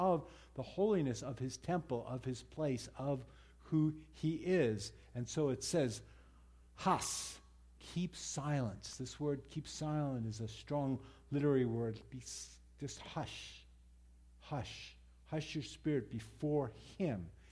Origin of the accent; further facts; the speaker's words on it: New York City, New York, United States; That's my hometown. That's Times Square, 42nd Street, where 7th Avenue and Broadway and 42nd Street come together.